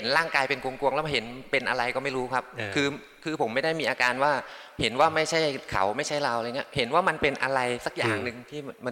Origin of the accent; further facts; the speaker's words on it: Chanthaburi, Thailand; ผมก็มาจากจันทร์ครับ